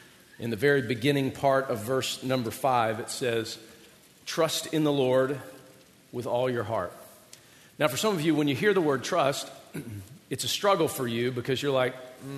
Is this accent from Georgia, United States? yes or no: yes; Georgia, United States; I grew up in Georgia, as most of you guys know, and a few hundred yards from our house was this wooded creek area that we loved to go and play in.